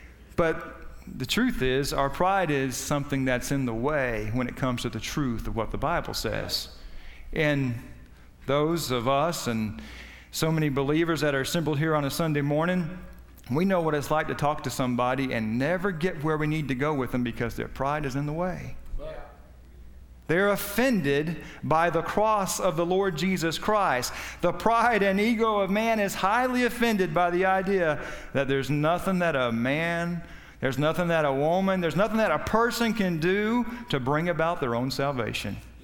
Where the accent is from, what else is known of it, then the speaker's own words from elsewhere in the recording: Florida, United States; I'm a Southerner, I guess my mom was spent some of her life up north, but she couldn't help that. That's where her parents went for a while. But for the most part, I was a Florida cracker